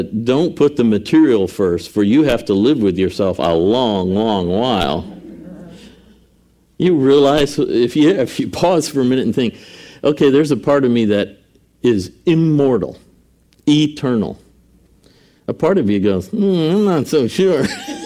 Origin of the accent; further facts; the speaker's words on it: New Jersey, United States; born there; You know, I was born in New Jersey, so … began in New Jersey.